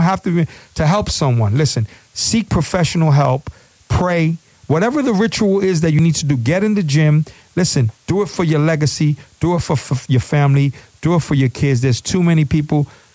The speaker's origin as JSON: {"language": "English", "town": "Brooklyn", "region": "New York", "country": "United States", "said": "I came from Brooklyn, but go ahead."}